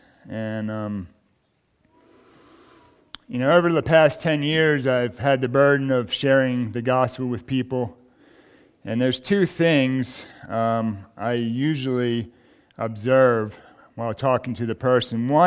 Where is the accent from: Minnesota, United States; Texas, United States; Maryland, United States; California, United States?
Maryland, United States; Baltimore; I was raised in Baltimore in the Catholic religion.